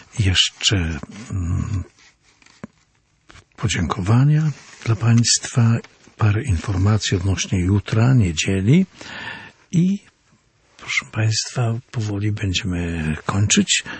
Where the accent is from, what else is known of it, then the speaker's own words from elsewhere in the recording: Olkusz, Lesser Poland, Poland; W Olkuszu pozdrawiam moje rodzinne miasto serdecznie